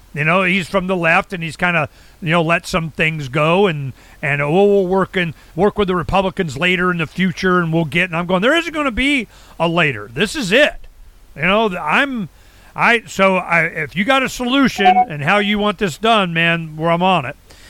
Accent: Arizona, United States; We're from Arizona. We're back in Arizona, and I'm in front of one of my son's house.

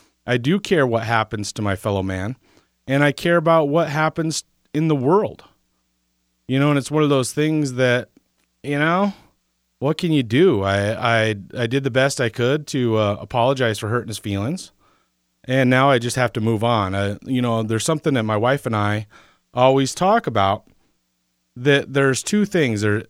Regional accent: Plattsburgh, New York, United States; when I started college and started driving taxi in my hometown of Plattsburgh, New York.

